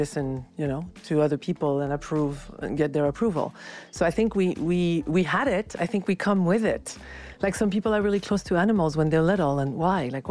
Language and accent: English; France; I was raised in France, very critical culture